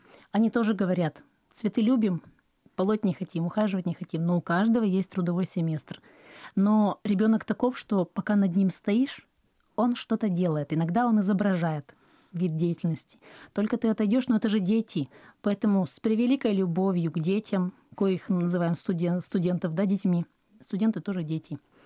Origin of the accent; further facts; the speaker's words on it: Vyatskiye Polyany, Kirov Oblast, Russia; now in Kirov, Russia; я человек приезжий в Киров. Моя малая родина — это мои любимые Вятские поляны. Я приехала оттуда в далеком 97-м, поступили в наш педагогический институт.